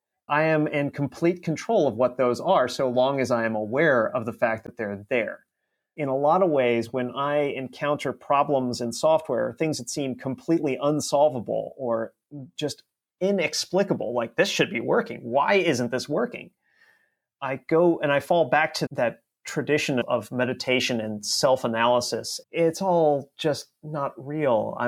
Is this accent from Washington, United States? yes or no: no; Baltimore, Maryland, United States; I'm originally from Baltimore, so I flew to the other side of the country, didn't know a single person out here